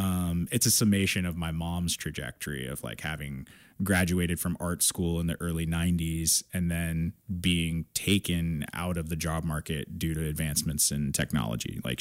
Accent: Kansas, United States; I grew up in Kansas, you know, like these are people to me that are just like, they're just folks.

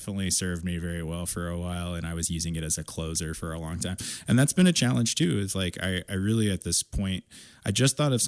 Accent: Kansas, United States; I grew up in Kansas, you know, like these are people to me that are just like, they're just folks.

